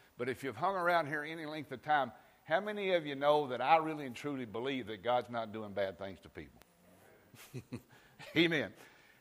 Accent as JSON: {"language": "English", "region": "the South", "country": "United States", "said": "I'm from the South. The South is more hospitable than people in Sierra Vista."}